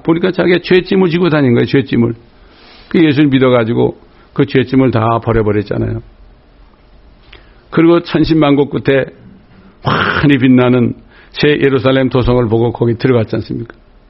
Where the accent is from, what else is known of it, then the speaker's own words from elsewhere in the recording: Jecheon, North Chungcheong, South Korea; 아니 내 고향은 저 충청북도 제천인데 아유 어떻게 고향이냐고.